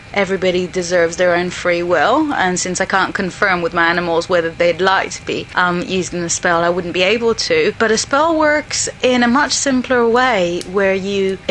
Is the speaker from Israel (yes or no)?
yes; Israel; I come from Israel.